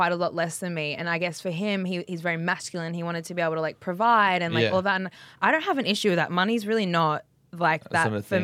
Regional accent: Brisbane, Queensland, Australia; I didn't grow up in Byron, so I grew up in Brisbane.

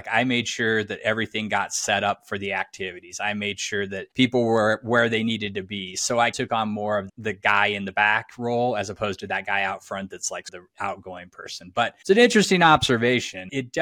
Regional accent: Colorado, United States; I moved all my stuff from Chicago back to Colorado, which is where I'm originally from

